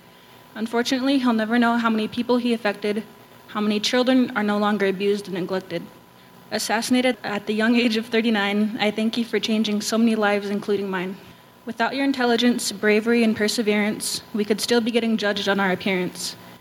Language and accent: English; Billings, Montana, United States; I'm from Billings, Montana. I'm Crow.